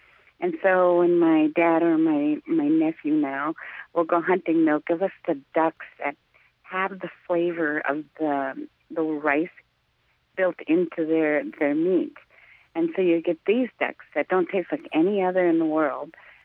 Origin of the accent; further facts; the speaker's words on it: United States; Yes, I'm Chippewa Indian. I've been harvesting wild rice since I was about 11. I'm in my 50s now.